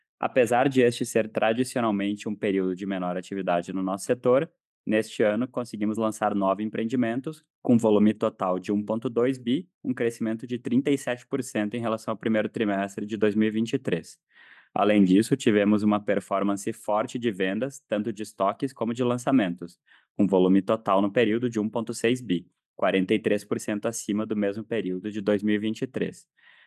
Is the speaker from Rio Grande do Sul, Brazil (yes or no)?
yes; Rio Grande do Sul, Brazil; no Rio Grande do Sul, estado no qual mantemos operações há quase 20 anos e que, no nível pessoal, é minha terra natal e o local onde eu comecei minha carreira